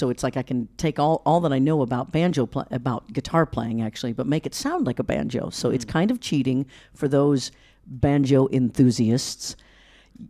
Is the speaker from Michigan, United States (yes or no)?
no; Leavenworth, Kansas, United States; I grew up in Leavenworth, Kansas, far away from Los Angeles. But I grew up there. It's a small town.